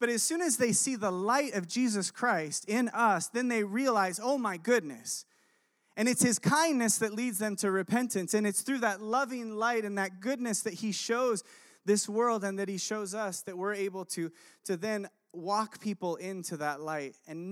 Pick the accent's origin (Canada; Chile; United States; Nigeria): Chile; We grew up missionaries in Chile.